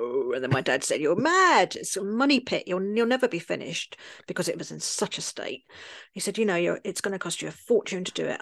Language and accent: English; London, United Kingdom; accent: Cockney; moved away as an adult; now in France; I'm from London, as you might tell from my accent. I'm a Cockney, like, you know, Mary Poppins style.